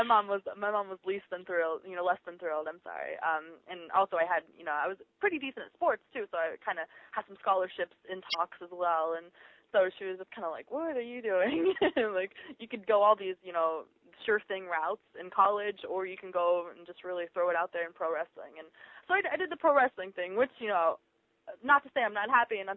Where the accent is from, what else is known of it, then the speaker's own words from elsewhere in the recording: Ohio, United States; I was from the Central Ohio area, so, you know, I grew up here, you know, went to school and did all the sports and everything else that everybody else did in high school.